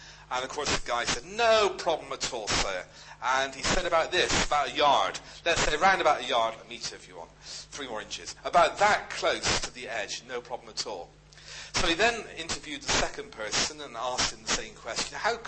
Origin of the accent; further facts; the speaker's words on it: Bristol, South West England, United Kingdom; in Bristol, when I was brought up in Bristol, in Speedwell